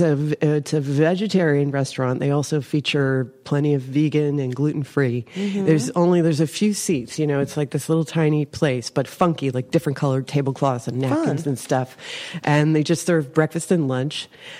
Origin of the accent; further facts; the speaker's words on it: Brooklyn, New York, United States; born there; But I was born in Brooklyn. In Bay Ridge.